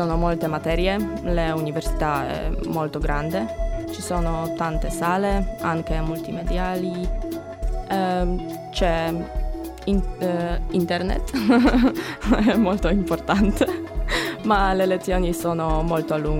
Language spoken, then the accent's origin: Italian; Bytom, Silesian Voivodeship, Poland; Italian is a second language; now in Cagliari, Italy; Sono polacca, abito a Betom, che si trova accanto a Katowice.